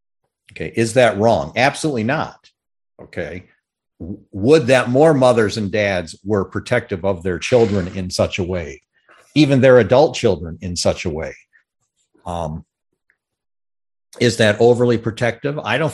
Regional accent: Michigan, United States; now in San Antonio, United States

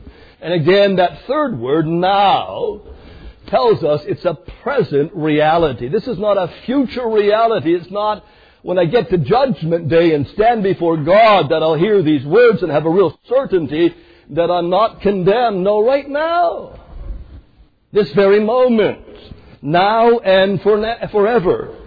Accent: Canada; now in United States; growing up in Canada way back when, in the 1970s and 1980s

